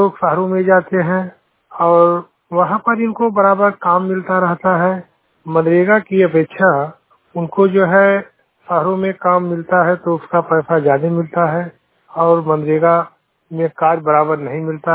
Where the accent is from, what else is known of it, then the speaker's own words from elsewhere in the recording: Dasauta, Uttar Pradesh, India; बस्ती mobile वाणी थे। मैं गांव दसौता, पोस्ट बारपोखर, विकासखंड पावघाट, जनपद बस्ती का निवासी हूं।